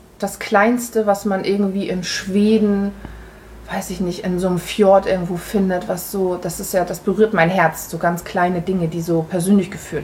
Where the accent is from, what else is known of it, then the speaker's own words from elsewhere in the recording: Germany; ich bin in der DDR aufgewachsen unter sehr strengen Regeln, muss ich sagen.